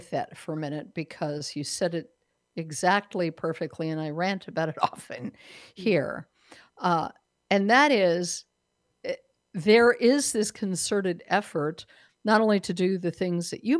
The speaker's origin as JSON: {"language": "English", "region": "Colorado", "country": "United States", "tie": "born or raised there", "moved": "as an adult", "said": "my listeners know that I'm a native of Colorado, and my husband and I moved from Colorado to Texas because Colorado is really not the state that I know and love"}